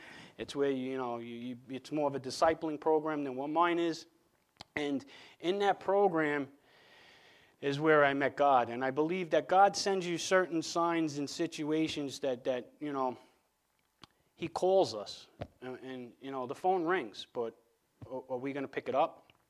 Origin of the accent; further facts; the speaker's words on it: New York, United States; I ain't going to Connecticut. I'm Long Island. I'm from New York. What am I going to do in Connecticut?